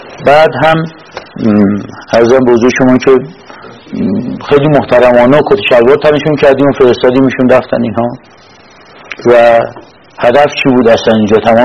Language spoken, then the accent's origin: Persian; Iran; پا گفتم من بچه ایران